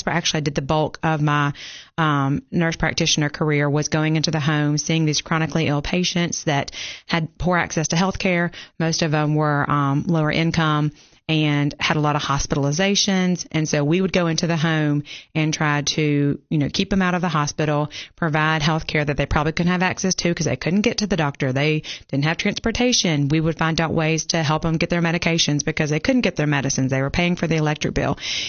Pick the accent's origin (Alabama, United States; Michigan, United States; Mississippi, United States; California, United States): Mississippi, United States; Jackson; I grew up in Jackson, which okay. is, you know, the state capital. It's a city. It's a larger city. Nothing like Nashville, but, you know, it definitely was, larger than Grimsley.